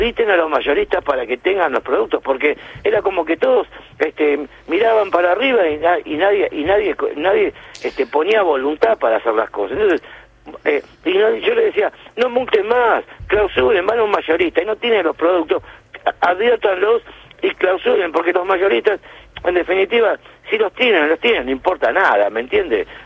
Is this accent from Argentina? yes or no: yes; Argentina; lo digo con mucho orgullo como argentino